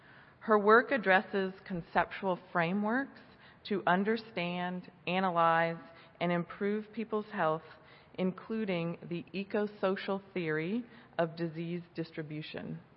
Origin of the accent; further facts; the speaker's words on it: Florida, United States; So I'm from Florida, and last night there were a number of folks, including myself, who were buying sweatshirts.